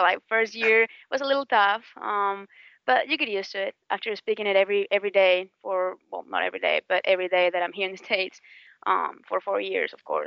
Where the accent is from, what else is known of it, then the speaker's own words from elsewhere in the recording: Spain; That's why I came all the way from Spain, to stay around here, and it's the best way to get into the LPGA.